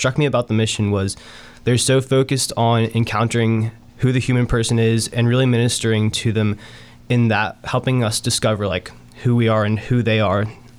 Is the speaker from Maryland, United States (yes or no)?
yes; Maryland, United States; I'm from Maryland, so that's fun. Grew up there for most of my life and went to the University of Maryland